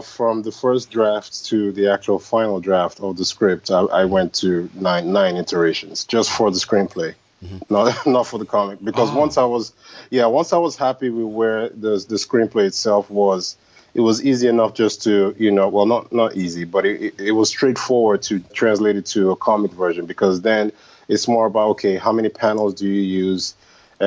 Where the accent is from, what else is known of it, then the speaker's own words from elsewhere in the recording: Lagos, Nigeria; growing up in Lagos, Nigeria, I didn't even think I would be